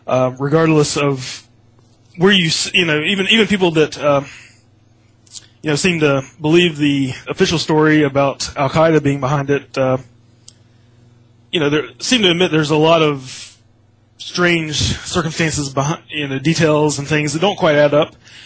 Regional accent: United States; I think that growing up in America, you know, I think that JFK, I guess, was the first conspiracy

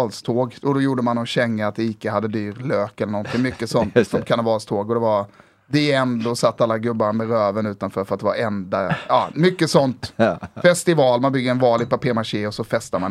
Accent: Hovmantorp, Kronoberg County, Sweden; Min farsa var karnevalsgeneral i Hovmantorp, där jag kommer ifrån.

